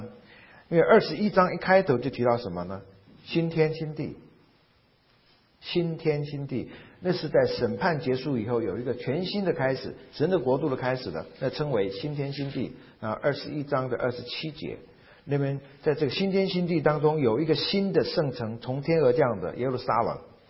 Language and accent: Chinese; China; 我们中国人